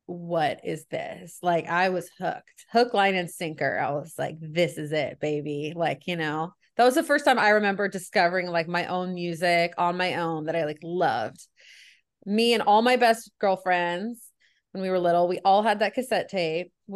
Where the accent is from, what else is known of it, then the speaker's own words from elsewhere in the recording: San Diego, California, United States; I'm a more or less a Valley girl, you know, but a San Diego Valley girl, I guess.